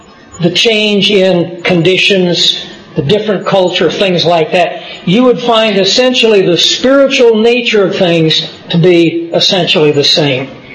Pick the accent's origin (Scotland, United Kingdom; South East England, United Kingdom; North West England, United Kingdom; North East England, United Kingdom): Scotland, United Kingdom; I mean, being a Scot, Alexander fit right in there.